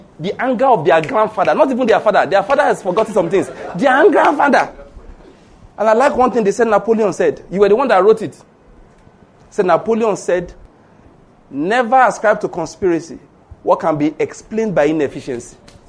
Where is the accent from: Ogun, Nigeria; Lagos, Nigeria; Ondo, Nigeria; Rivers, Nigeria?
Ondo, Nigeria; And I'm from Ondo State, naturally speaking. Like we said, my Hittiteness and my Amoriteness is from Ondo State